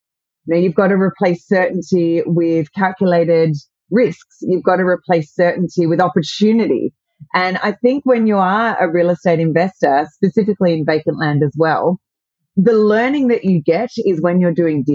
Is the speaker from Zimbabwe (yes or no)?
no; Australia; accent: Australian; Yeah, I'm in Australia, as everyone can probably tell by my accent. But I, as you know, I do spend a fair amount of time in the U.S. these days.